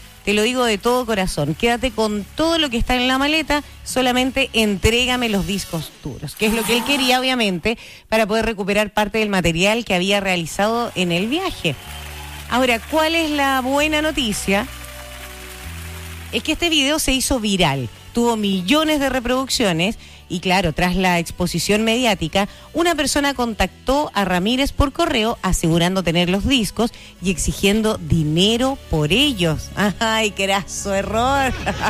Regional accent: Chile; Somos. Porque somos todos chilenos, por supuesto.

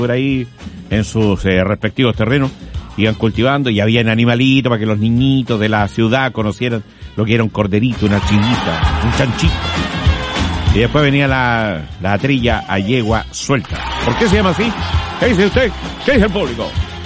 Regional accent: Quirihue, Ñuble, Chile; yo me acuerdo en el campo mío, que usted sabe que yo soy de Quirihue. Se hace como 5 años nomás que uso zapatos. Antes usaba botas. Yo vengo de Quirihue.

